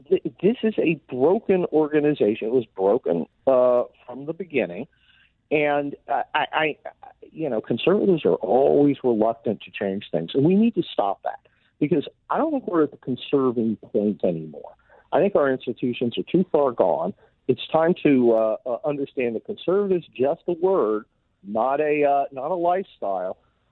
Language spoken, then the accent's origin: English; United States; I'm an American citizen and I serve my country